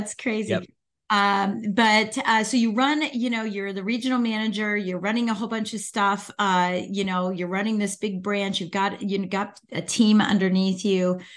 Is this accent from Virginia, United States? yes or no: yes; Virginia, United States; And I'm from Virginia. I'm in from Northern Virginia. So I'm outside of DC